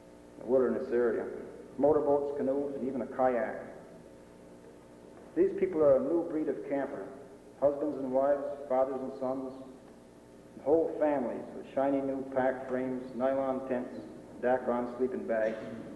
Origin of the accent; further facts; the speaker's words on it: Wanakena, New York, United States; But there was a positive aspect to growing up in Wanakena, one which I always took for granted.